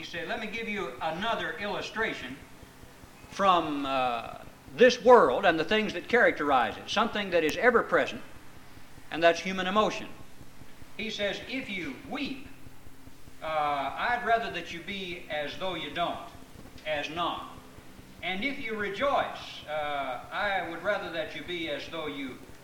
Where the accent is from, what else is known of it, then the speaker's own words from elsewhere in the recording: La Mesa, California, United States; I remember when I was growing up in San Diego that I would... Well, we were in La Mesa, really.